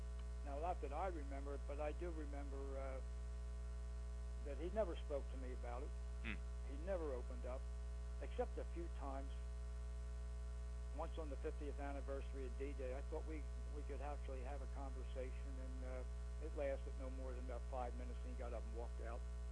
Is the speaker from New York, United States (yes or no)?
no; Louisville, Kentucky, United States; born there; I was born on March 12, 1942, in Louisville, Kentucky.